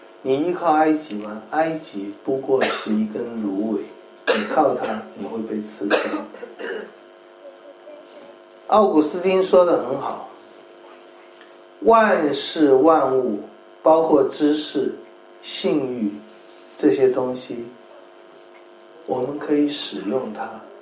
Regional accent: China; 培根这样说，我们中国人其实也很多人这样说，知识实在是力量。

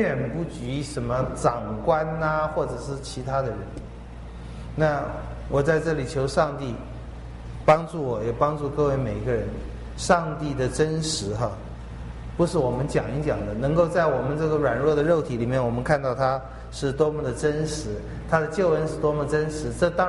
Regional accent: China; 就我们中国人本来就是很现实的民族，一切以利为出发点

